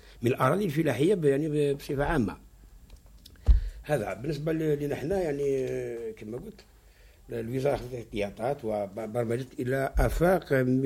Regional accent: Algeria; احنا عندنا في الجزائر نقدر نقول باللي من سنوات بدايه سنوات 74

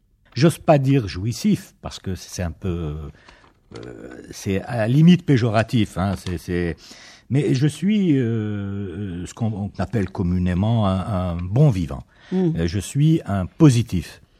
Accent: Algiers, Algiers Province, Algeria; moved away; moi j'ai quitté Alger il y a de ça 30 ans.

